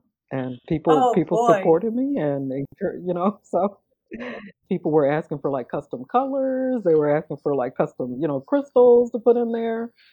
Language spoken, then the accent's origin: English; Aurora, United States; And growing up in Aurora, we were poor.